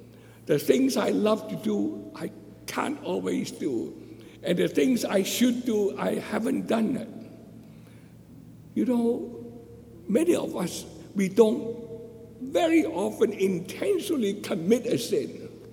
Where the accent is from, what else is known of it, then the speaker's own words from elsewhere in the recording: Hong Kong; moved away; Well, especially when I came from Hong Kong